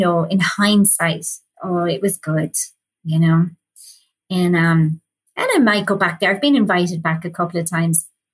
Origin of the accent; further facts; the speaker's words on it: Ireland; moved away as an adult; now in New York, United States; being Irish on one level, you know, they were changing times for Irish people in London.